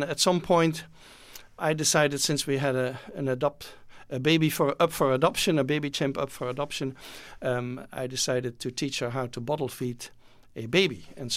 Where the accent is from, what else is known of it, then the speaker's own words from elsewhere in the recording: Netherlands; Well, I'm from the Netherlands.